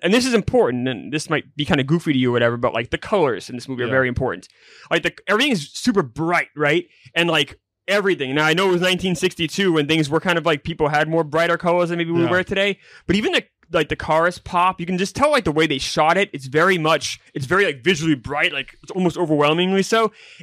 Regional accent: New York, United States; So when I was a kid growing up in Long Island

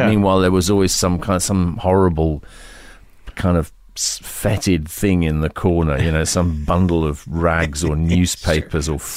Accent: United Kingdom; The environment was Britain in the early and mid 1950s. You know, I was born in 1953

